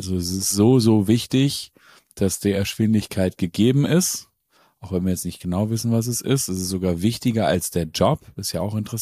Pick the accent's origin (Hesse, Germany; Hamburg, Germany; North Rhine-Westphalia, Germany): Hamburg, Germany; Und ich habe natürlich als Hamburger da ein anderes Verhältnis zu gehabt